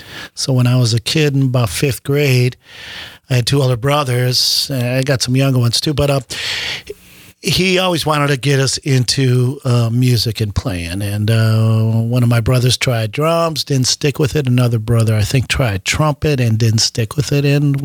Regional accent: Racine, Wisconsin, United States; Well, when I was a youth, like a kid growing up in Racine, Wisconsin

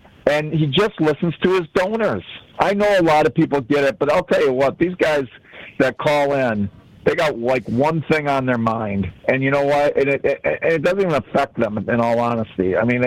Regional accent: Wisconsin, United States; But also because I'm from a small town in Wisconsin, a very rural town of only 2,000 people

